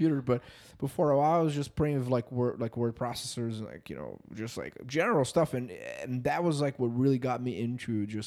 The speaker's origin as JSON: {"language": "English", "region": "São Paulo", "country": "Brazil", "tie": "born or raised there", "said": "I was basically born and raised in Sao Paulo, middle class family. So we were never poor, but we were never wealthy."}